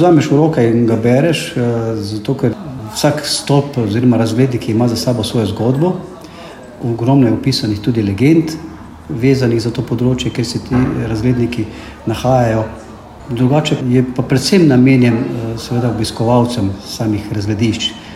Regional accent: Slovenske gorice, Slovenia; ker sem iz Slovenskih goric, pa se z tega stolpa res celotne Slovenske gorice odprejo

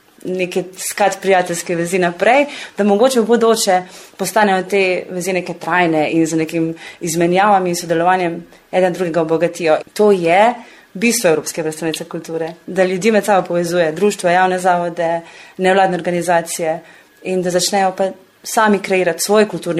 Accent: Idrija, Gorizia, Slovenia; To je seveda, zato ker sem iz Idrije.

